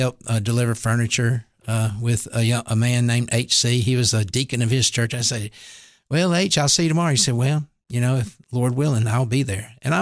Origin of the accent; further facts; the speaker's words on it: Tylertown, Mississippi, United States; I grew up in a little town called Tylertown, Mississippi.